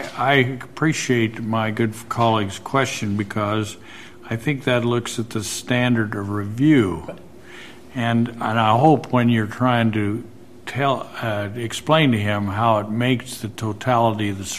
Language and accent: English; Idaho, United States; and I'm from Idaho, so I don't even know how to say this